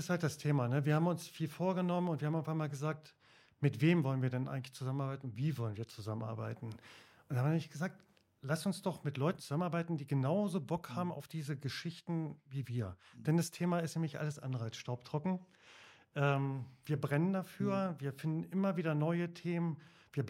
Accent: Lower Saxony, Germany; now in Braunschweig, Germany; habe hier in Braunschweig studiert. Ich wollte auch, zum Studium bin ich hergekommen. Ich komme aus dem Landkreis Helmstedt und dann wollte ich hier nicht wieder weg aus Braunschweig.

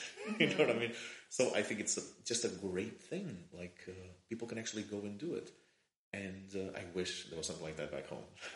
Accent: Portugal; I'm from Portugal, in which the Holy Mother Church has had a hold for a very, very long time.

